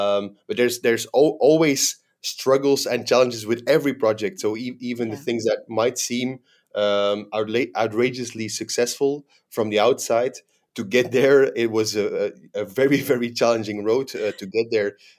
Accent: Belgium; moved away as an adult; now in Dubai, United Arab Emirates; I'm a Belgian national, born and raised in Belgium, living in Dubai for the last 6 or 7 years now.

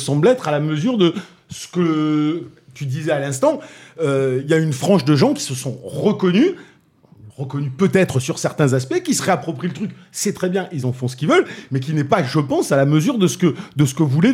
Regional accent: Toulouse, Occitanie, France; Je suis toulousain.

